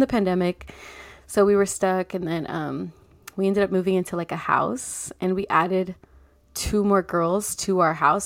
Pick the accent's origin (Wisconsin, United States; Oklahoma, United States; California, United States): California, United States; Cerritos; I grew up in Cerritos